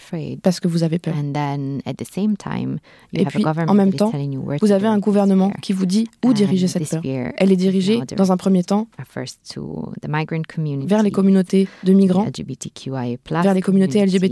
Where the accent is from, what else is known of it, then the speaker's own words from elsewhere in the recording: Italy; Je vais prendre l'exemple de l'Italie en tant qu'Italienne